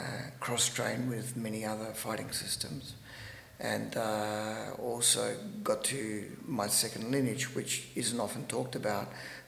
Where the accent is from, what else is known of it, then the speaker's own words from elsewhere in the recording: Adelaide, South Australia, Australia; So, I had a lot of contact with these people growing up in Adelaide.